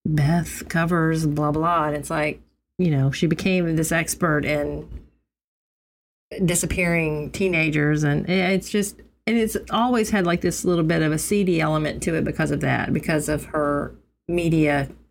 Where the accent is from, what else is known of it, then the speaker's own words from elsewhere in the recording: Birmingham, Alabama, United States; I explained that I'm also from Birmingham